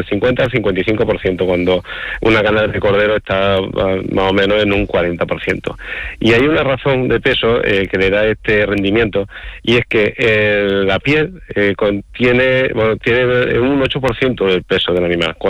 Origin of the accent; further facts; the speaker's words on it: Cuevas del Campo, Andalusia, Spain; Y entre ellos pues se encuentra mi pueblo, que se llama Cuevas del Campo.